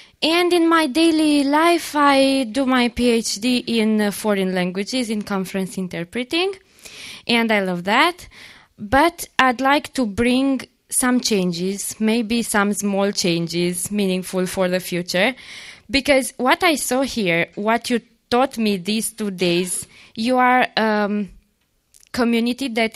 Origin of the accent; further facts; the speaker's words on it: Romania; I come from Romania.